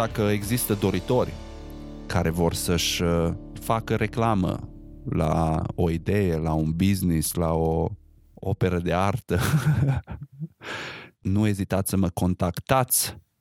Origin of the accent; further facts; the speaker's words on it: Romania; crescând în România, în perioada în care am crescut, 90-2000, România era exact la fel.